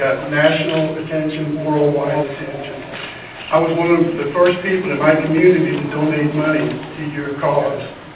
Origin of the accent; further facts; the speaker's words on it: Sorrento, Florida, United States; I'm from Lake County, Florida, town called Sorrento, Florida.